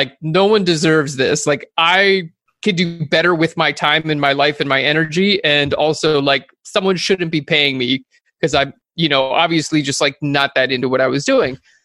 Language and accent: English; Kauai, Hawaii, United States; so I grew up on Kauai, Hawaii, which is not a very populated island.